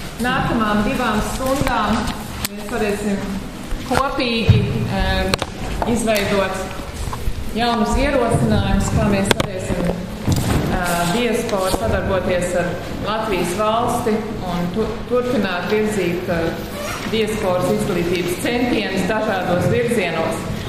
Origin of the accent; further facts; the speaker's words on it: Australia; PBLA izglītības padomas priekšsēde. Es dzīvoju Austrālijā, es esmu dzimusi un augusi Austrālijā